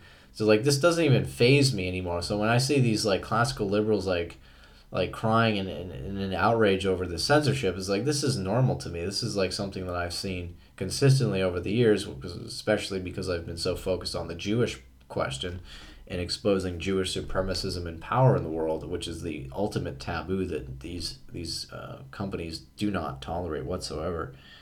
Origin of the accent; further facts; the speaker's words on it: Canada; I grew up in Canada